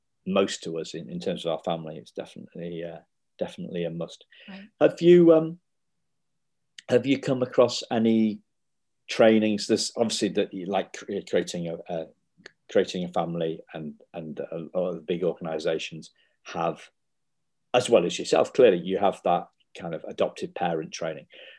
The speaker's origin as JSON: {"language": "English", "country": "United Kingdom", "accent": "English", "said": "that was just like me tuning in 3,000 miles away, 3,000 miles away with my English accent."}